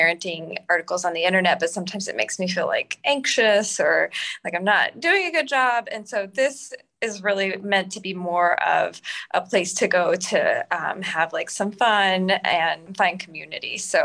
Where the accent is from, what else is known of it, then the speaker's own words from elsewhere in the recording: Texas, United States; also born or lived in Boston; You know, I'm from Texas. I had been in Boston and I thought like Boston, New York, same thing.